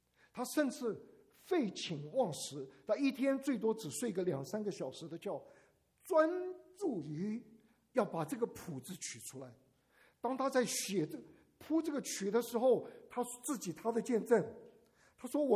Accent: Taiwan; 我讲第二个故事，我从台湾来

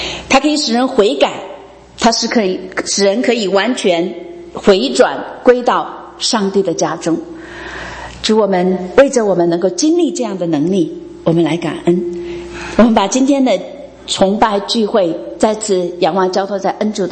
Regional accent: Toronto, Ontario, Canada; now in Calgary, Canada; 我是从多伦多来的，到这边不到三年。其实我在多伦多开车已经十多年了

